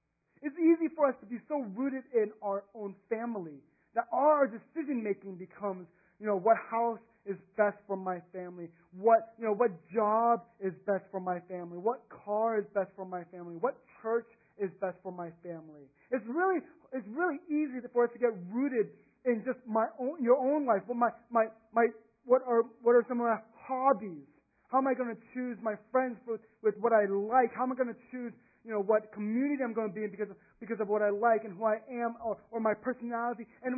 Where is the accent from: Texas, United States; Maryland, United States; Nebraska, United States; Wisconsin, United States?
Texas, United States; My roots are in Texas. I grew up in Texas. I went to school in Texas. I thought I was going to raise my family in Texas.